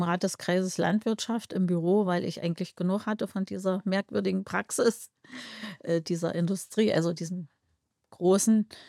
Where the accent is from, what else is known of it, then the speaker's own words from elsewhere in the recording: Saxony-Anhalt, Germany; ich bin aus der Umgebung von Lutherstadt-Eisleben, also Sachsen-Anhalt, war ein sehr nettes Dorf. Also da waren alte Weinberge, war auch ein Landschaftsschutzgebiet. Das war immer schon wichtig für mich. Und ich bin dann nach Naumburg gekommen, also eine Kleinstadt.